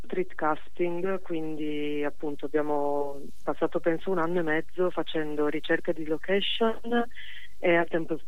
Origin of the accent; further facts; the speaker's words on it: Friuli-Venezia Giulia, Italy; in Friuli Venezia Giulia la situazione è un po' come Pisa-Livorno, diciamo, quindi io sono veneto-giuliana.